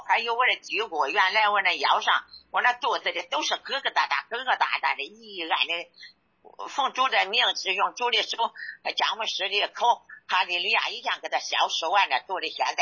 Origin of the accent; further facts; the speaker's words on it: Zhengzhou, Henan, China; 我是河南郑州。